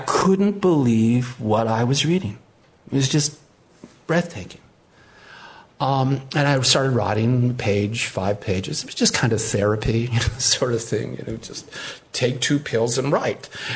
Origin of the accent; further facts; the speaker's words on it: California, United States; I grew up in Southern California.